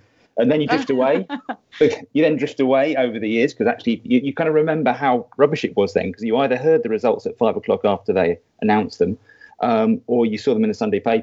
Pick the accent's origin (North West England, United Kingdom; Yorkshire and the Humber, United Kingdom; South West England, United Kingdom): South West England, United Kingdom; Why did a boy growing up in the Somerset Levels in the 1970s support Burnley?